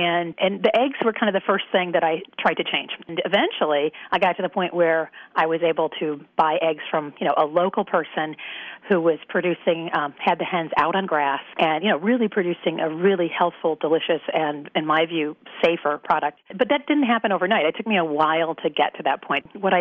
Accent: Michigan, United States; being a Midwesterner myself, I'm originally from Michigan. You know, I'm back there quite often.

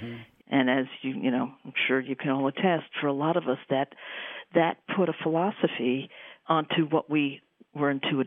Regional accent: New York City, New York, United States; I was raised in New York City, and people actually do walk around blocks and survive.

